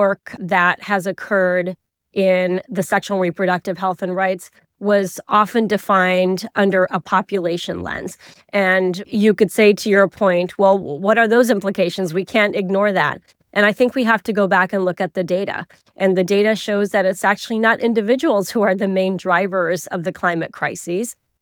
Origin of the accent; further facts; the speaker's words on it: Pakistan; now in United States; So the patterns that we see in my home country of Pakistan